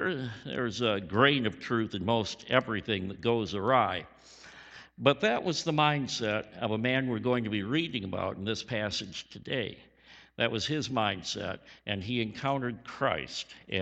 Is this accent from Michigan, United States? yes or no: yes; Flint, Michigan, United States; It was either I was born with it or it was because I was raised in Flint, Michigan.